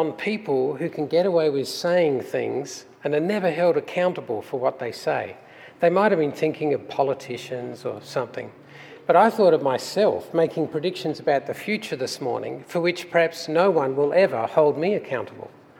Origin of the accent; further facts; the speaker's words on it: Australia; accent: Australian; moved away; Yesterday was the 25th anniversary of my arrival in this fine country, but my accent remains an Australian accent